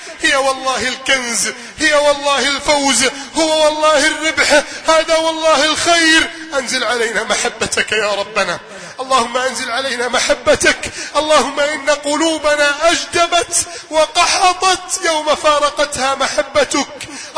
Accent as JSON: {"language": "Arabic", "country": "Egypt", "said": "بلدنا مصر"}